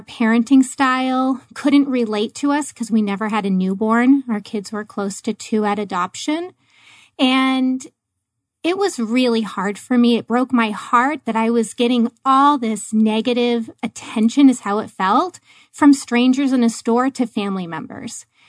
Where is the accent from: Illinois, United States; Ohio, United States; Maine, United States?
Maine, United States; moved away as an adult; now in Phoenix, United States; So I have been in Phoenix almost 16 years. I grew up in Maine, so far, far away, and being a flight attendant brought me here.